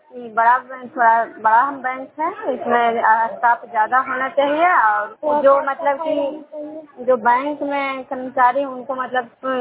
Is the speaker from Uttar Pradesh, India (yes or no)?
no; Vishnupur, Bihar, India; मैं विष्णुपुर ग्राम नालंदा जिला नगर नवसा प्रखंड के निवासी हूँ।